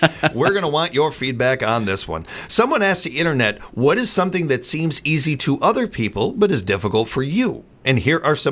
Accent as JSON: {"language": "English", "region": "Midwest", "country": "United States", "tie": "born there", "said": "I will say that I do have a defense to this. I was born in the Midwest. I feel like that's a pretty fair defense."}